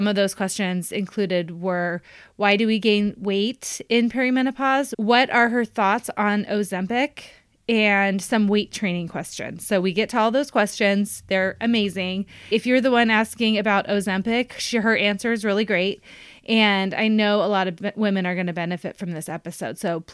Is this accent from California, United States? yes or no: yes; California, United States; We're talking about how I'm from California, very much of a wimp when it comes to cold weather